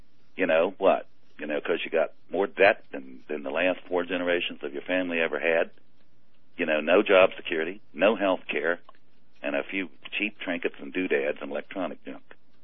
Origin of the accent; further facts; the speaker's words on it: North Carolina, United States; Or in my hometown, right here. The town proper itself is 26,000 people.